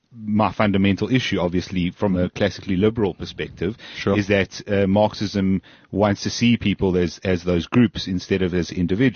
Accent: Zimbabwe; I'm originally from Zimbabwe

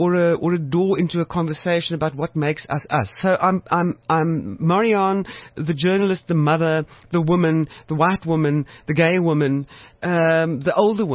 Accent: South Africa; No, I'm a South African. My entire being is shaped by that.

